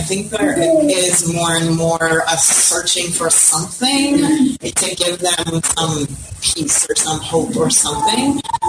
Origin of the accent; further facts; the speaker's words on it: United States; now in Czechia; But being an American is definitely probably even a draw.